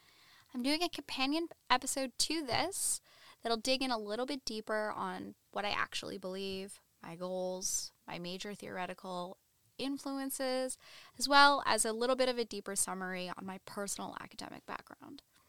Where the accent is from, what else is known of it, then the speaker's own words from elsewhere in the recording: Northeast, United States; I'm a lesbian living in New York City. I'm in my 20s. I have always been left liberal. I grew up in the Northeast